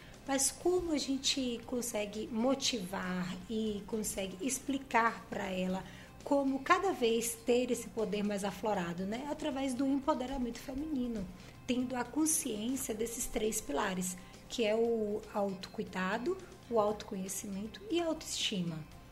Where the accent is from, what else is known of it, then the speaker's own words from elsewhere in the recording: Canavieiras, Bahia, Brazil; born there; also born or lived in Salvador / Rio de Janeiro; now in Ilhéus, Brazil; Eu nasci em Canavieiras, né? Mas morei em Salvador, no Rio de Janeiro. Me formei no Rio de Janeiro. E logo em seguida vim morar aqui em Ilhéus.